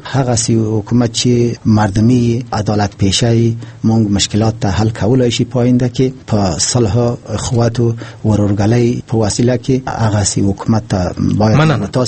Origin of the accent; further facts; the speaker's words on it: Afghanistan; born there; زه د افغانستان په خاوره کې زیږیدلی یم، په دغه خاوره کې ژوند مې تیر کړی ده.